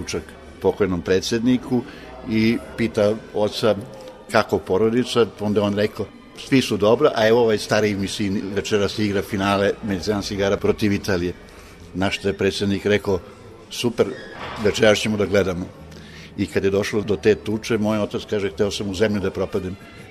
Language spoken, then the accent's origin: Serbian; Belgrade, Serbia; born there; rođen sam u Beogradu, kod Londona, 45. godine. Sad pre neki dan sam navršio punih 70 godina imam. Rođen sam u klasičnom jugoslovenskom braku. Otac mi je poreklom iz Hrvatskog Zagorja, a majka Užičanka.